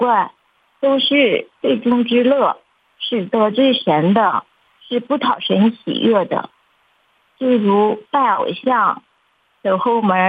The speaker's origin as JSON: {"language": "Chinese", "region": "Shanxi", "country": "China", "said": "大家好，我是山西的"}